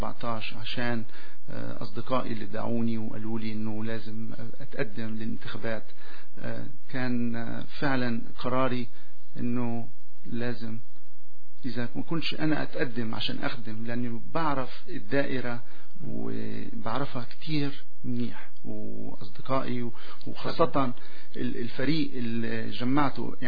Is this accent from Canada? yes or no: yes; Quebec, Canada; انا كيبيكي كندي، فخور باصلي، ان امي من الشام وابويا من القدس، لكن بنشوف اليوم أنا مين. اليوم أنا فخور أني كيبيكوا، وفخور أني كندي،